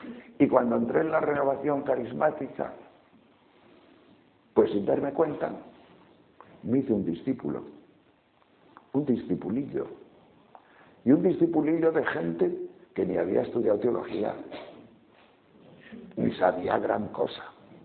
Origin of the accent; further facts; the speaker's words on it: León, Castile and León, Spain; yo soy de León, muy unido con esta tierra de Cáceres, profundamente unidos